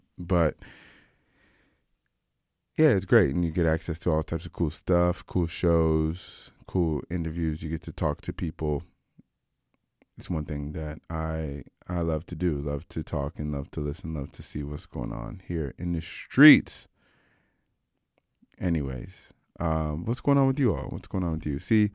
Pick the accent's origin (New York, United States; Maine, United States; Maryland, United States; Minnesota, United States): Maryland, United States; Wheaton; I just really love where I'm from Wheaton, Maryland.